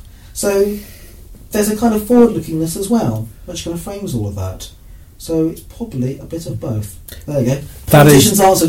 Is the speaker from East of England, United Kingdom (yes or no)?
no; Gillingham, South East England, United Kingdom; growing up in Gillingham, which is not exactly the... don't get ideas in Gillingham, frankly.